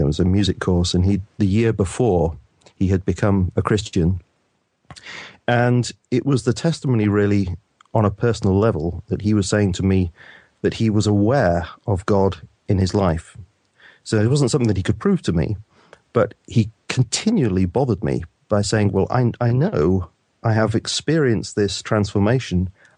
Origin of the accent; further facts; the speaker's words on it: United Kingdom; here in the UK, and I had a very normal kind of upbringing, I suppose, really.